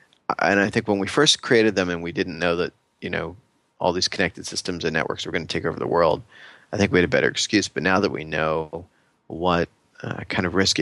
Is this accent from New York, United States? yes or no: yes; New York City, New York, United States; I'm a New Yorker. You know, we've got kids here in New York City